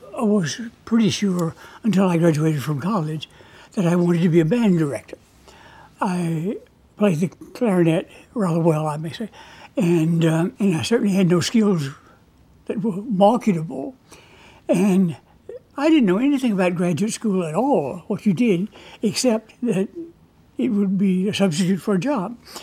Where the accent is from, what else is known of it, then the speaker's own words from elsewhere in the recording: the South, United States; I think the fact that I grew up in the South, the Deep South, has contributed to the fact that I am, as you can judge, a nonstop talker and storyteller